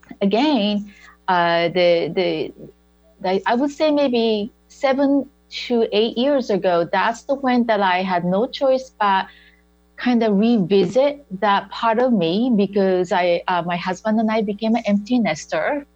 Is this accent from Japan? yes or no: yes; Japan; You know, I was born and raised in Japan.